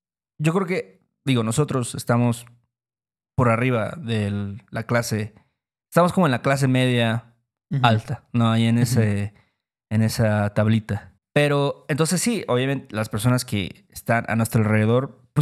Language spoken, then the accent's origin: Spanish; Mexico; nosotros la verdad es que no somos el mexicano promedio.